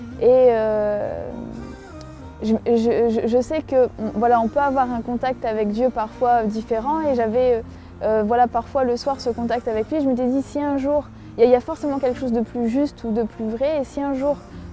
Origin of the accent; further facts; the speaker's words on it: Lille, Hauts-de-France, France; j'ai 24 ans. Donc je suis française et je suis d'origine de Lille.